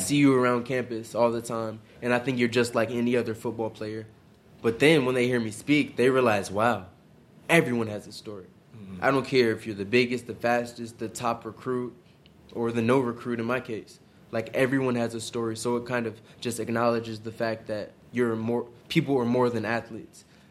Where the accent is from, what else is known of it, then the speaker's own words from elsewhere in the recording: Los Angeles, California, United States; I came from South Central to walk on the shores of South Africa